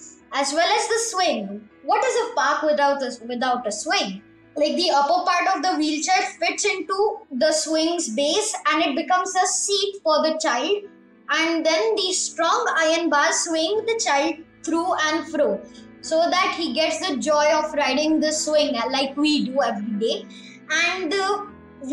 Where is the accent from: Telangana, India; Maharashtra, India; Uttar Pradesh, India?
Maharashtra, India; Pune; I'm from Pune. I'm in grade 5th, City Pride School, Nigdi, Pune.